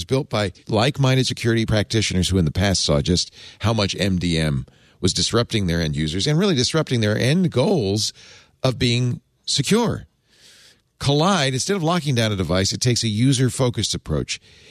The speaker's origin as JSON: {"language": "English", "town": "Cranston", "region": "Rhode Island", "country": "United States", "accent": "Cranston", "said": "My Cranston accent's shining through."}